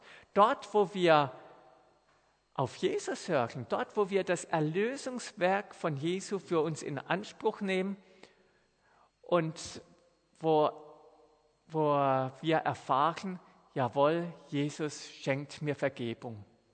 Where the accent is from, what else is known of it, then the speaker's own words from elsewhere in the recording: Switzerland; Weil wir als Schweizer sind ein freies Volk von freien Bürgern.